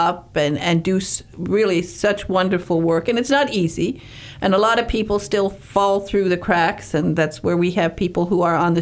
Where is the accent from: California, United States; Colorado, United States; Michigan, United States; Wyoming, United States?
Michigan, United States; Upper Peninsula; I come from the Upper Peninsula of Michigan, and we had a state institution there that was very famous.